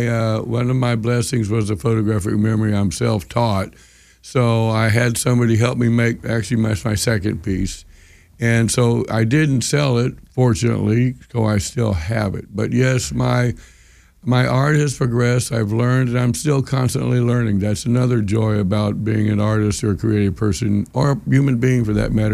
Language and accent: English; Houston, Texas, United States; And I'm from Texas originally, Houston, Texas.